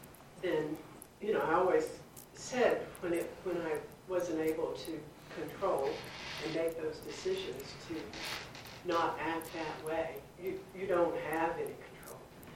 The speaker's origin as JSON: {"language": "English", "town": "Oak Ridge", "region": "Tennessee", "country": "United States", "tie": "born there", "said": "I was born in Oak Ridge, Tennessee, so I had all the heavy metals and chemicals."}